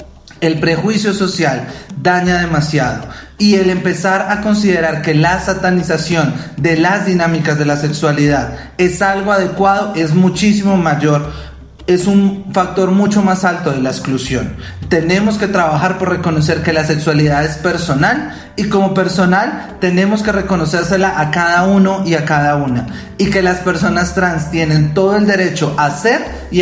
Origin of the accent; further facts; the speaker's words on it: Venezuela; Y además de ser trans, entonces soy una persona venezolana que no está regular en el país